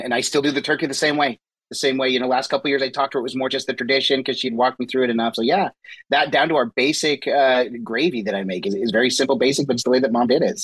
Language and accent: English; Utah, United States; We grew up actually in Utah, and so we did have a grill out on our patio